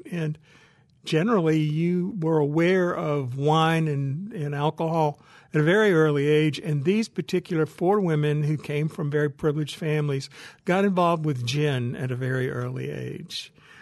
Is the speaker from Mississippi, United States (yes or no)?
yes; Natchez, Mississippi, United States; born there; since I was born in Natchez, it was the ideal writer's laboratory.